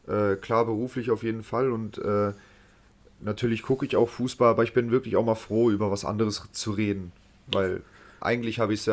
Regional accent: Frankfurt, Hesse, Germany; born or raised there; also born or lived in Wolfsburg

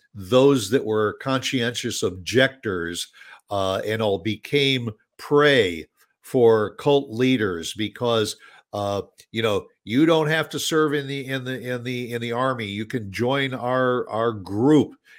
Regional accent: Indiana, United States; I'm very familiar with Larry Bird because he was from Indiana, and I'm originally from Indiana.

